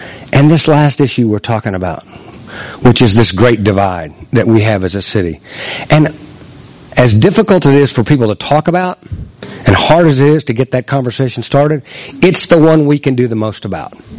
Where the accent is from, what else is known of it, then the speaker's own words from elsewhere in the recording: Austin, Texas, United States; whenever I tell anybody that I'm from Austin, Texas, they literally respond with, "Oh, wow, gosh, that's the place I want to go and live."